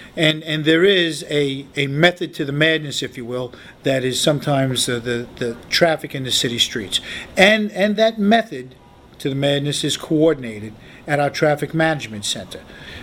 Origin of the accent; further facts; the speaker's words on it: New York City, New York, United States; As a police officer and as a New Yorker, I was very encouraged by the work that they did.